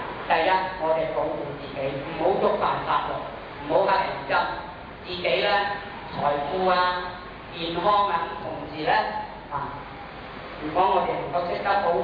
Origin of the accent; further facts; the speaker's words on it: China; 我哋中國人咧有句説話話